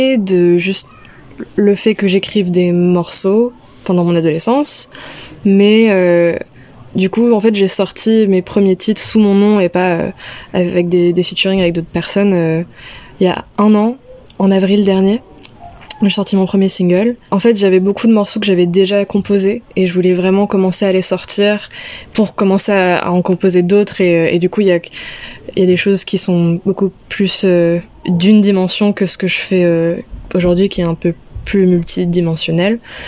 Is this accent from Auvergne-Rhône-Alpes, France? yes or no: no; Paris, Île-de-France, France; comme j'ai grandi à Paris, je me rends compte aussi que les gens pensent que le centre du monde est à Paris